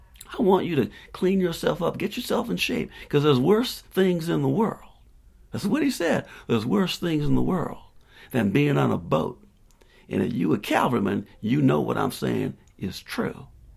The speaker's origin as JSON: {"language": "English", "region": "South Carolina", "country": "United States", "said": "I'm from South Carolina. And in South Carolina, you don't have very many opportunities to get on a big ship like"}